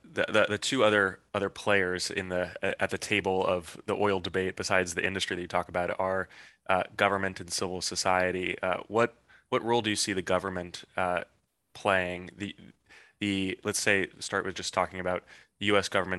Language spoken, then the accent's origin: English; New York City, New York, United States; You know, I'm based in New York, obviously, you know, as a New Yorker, I don't have a car